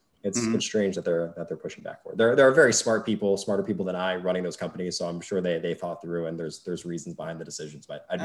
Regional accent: Philadelphia, Pennsylvania, United States; now in St. Petersburg, United States; So I was in Atlanta. My co-founder was in England. We grew up in the Philly area together.

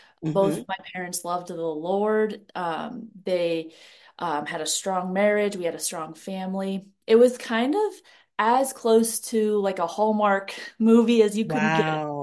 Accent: Cleveland, Ohio, United States; and I am originally from Ohio, from about Cleveland area, born and raised, Buckeye fan. And so I lived most of my life in Ohio.

